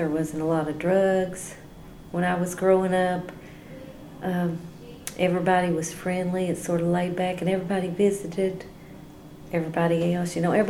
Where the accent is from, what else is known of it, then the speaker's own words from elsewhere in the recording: Kentucky, United States; But my mom and dad always lived in Breathitt County. And I lived on Frozen. It was called Frozen.